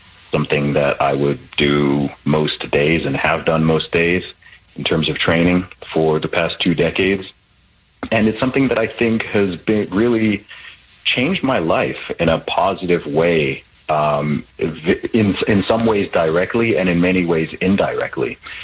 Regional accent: Saudi Arabia; also born or lived in England; I was born in England, grew up in Saudi Arabia, went to an American school, essentially up until fifth grade, was surrounded by a lot of Americans and Canadians, and then have a family background from Nigeria, and was going back to Nigeria every 2 or 3 years during my childhood.

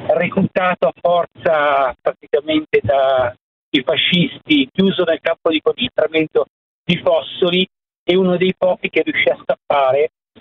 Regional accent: Montefiorino, Emilia-Romagna, Italy; Io sono, pur abitando in provincia di Milano, sono originario dell'Alto Pennino Modenese, in particolare di Montefiorino, che è la prima Repubblica Partigiana d'Italia.

